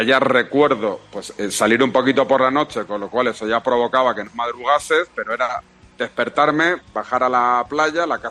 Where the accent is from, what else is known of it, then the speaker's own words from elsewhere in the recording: Barcelona, Catalonia, Spain; Yo soy de Barcelona, sí, catalán.